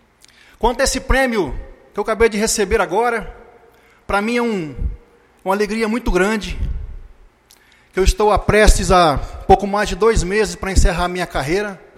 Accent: Garça, São Paulo, Brazil; quando eu fui transferido para a minha cidade natal, que é a cidade de Garça.

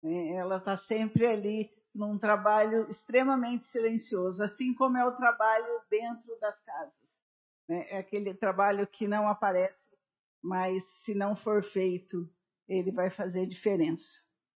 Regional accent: Roça Grande, Brazil; born there; Eu vou muito na feira e como eu nasci na Roça Grande

